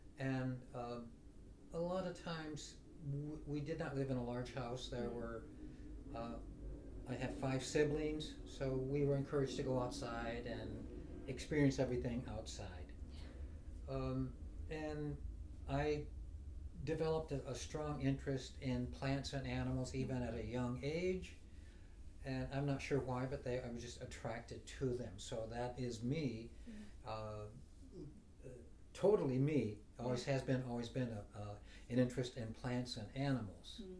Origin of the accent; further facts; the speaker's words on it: Michigan, United States; Number one, I was born in Michigan.